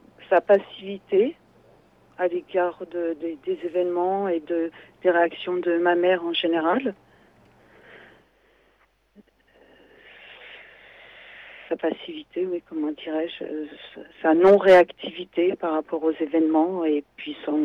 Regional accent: Paris, Île-de-France, France; je suis parisienne, née à Paris, mais je suis saisonnière, donc j'ai l'habitude de bouger

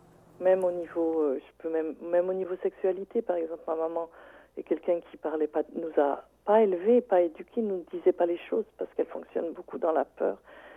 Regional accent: Saint-Étienne, Auvergne-Rhône-Alpes, France; accent: Stéphanois; moved away; Et c'est l'accent stéphanois qui est très traînant et que j'ai gardé. J'ai quitté Saint-Étienne il y a plus

